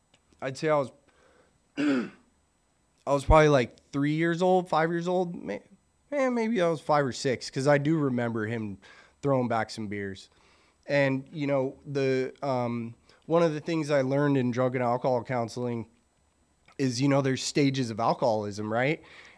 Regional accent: Santee, California, United States; And so I grew up in Santee, born and raised San Diego.

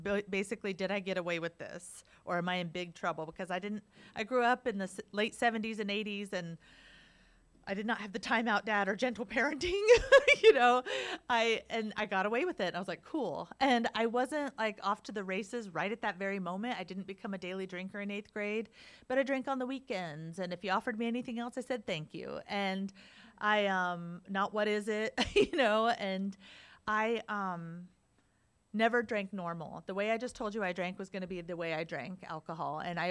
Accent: Iowa, United States; I was born and raised in Iowa. I'm the oldest of three kids.

